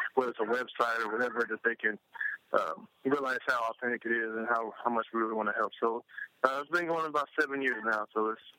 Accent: Youngstown, Ohio, United States; I'm from Youngstown, Ohio. My mom raised us three kids, my brother and my sister and I, and we didn't have a whole lot

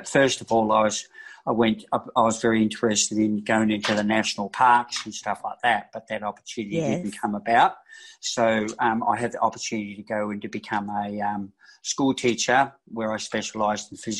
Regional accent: New Zealand; now in Australia; I was born in New Zealand. I was brought up on the dairy farm. So my early years was on a farm. So I was born in New Zealand, in that little place called Kaia and stuff like that, where the farm was, where I had my early childhood.

